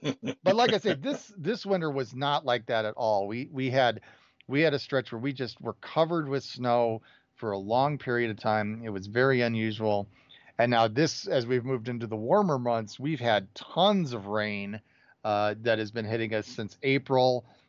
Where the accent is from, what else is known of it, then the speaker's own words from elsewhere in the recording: Chicago, Illinois, United States; So like I grew up in Chicago.